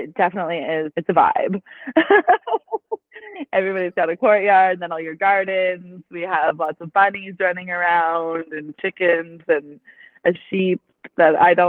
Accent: Canada; I find it quite packed with people for it being rural, because I'm from Canada where you know, rural is really rural.

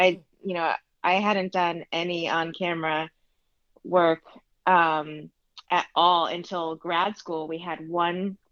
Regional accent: Chicago, Illinois, United States; Yeah, so I grew up in Chicago and I went to college, you know, at Northwestern. So stayed in Chicago for the first 22 years of my life.

